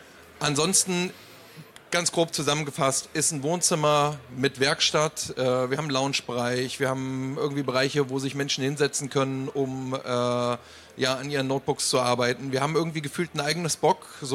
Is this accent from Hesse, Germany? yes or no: yes; Fulda, Hesse, Germany; Ich komme aus Fulda.